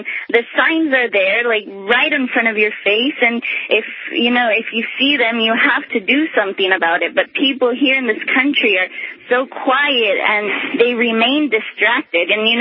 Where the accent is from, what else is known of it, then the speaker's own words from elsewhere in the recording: Chile; I'm from Chile, South America, where my parents lived the dictatorship